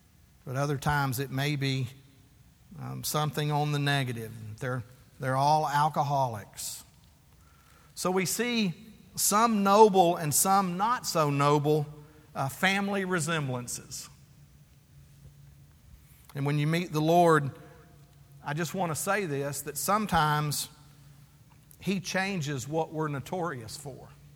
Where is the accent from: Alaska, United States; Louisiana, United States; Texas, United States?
Texas, United States; Fort Worth; But I remember when I grew up and there in Fort Worth, the Hardy brothers, and how they were all a family of bricklayers.